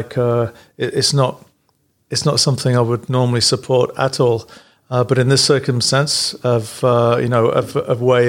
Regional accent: England, United Kingdom; I'm, as you know, I'm from England

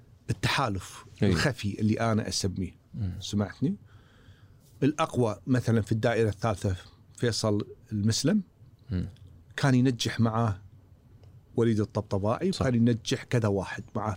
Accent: Kuwait; جزء كبير من السوء التجربة البرلمانية عندنا بالكويت اللي هو العمل الفردي

